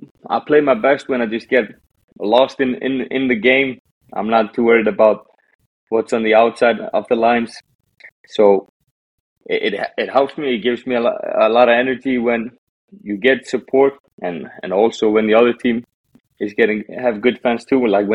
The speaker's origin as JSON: {"language": "English", "country": "Iceland", "tie": "born or raised there", "second_language": "English", "said": "that was kind of my idol growing up in the Icelandic league."}